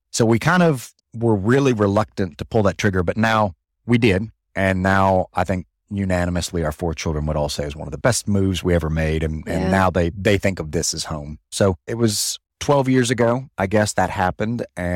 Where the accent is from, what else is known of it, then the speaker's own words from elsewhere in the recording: Coleman, Alabama, United States; I grew up in Coleman, Alabama, which is a small town north of Birmingham, and my parents still live there.